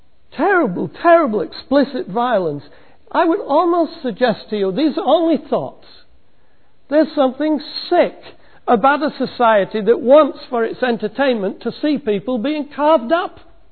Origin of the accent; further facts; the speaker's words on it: England, United Kingdom; When I was growing up in England, my dad was very, very strict.